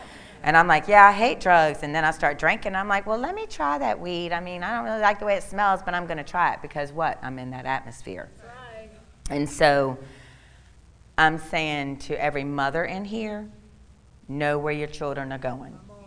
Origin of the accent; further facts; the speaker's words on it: Virginia, United States; But anyway, I grew up in King William County. I had a wonderful home life.